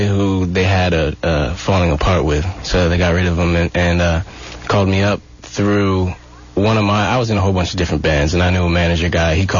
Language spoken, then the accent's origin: English; Dillsburg, Pennsylvania, United States; I'm from a small little town on the east coast of Pennsylvania called Dillsburg, Pennsylvania.